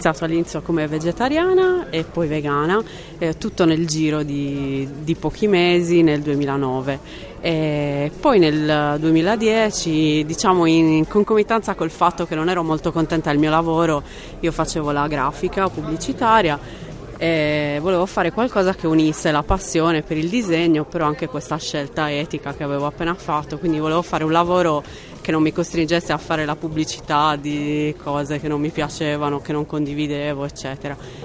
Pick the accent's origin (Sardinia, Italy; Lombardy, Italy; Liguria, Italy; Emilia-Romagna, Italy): Sardinia, Italy; Olbia; also born or lived in Tuscany; Io sono sarda di Olbia, ho vissuto tanti anni in Toscana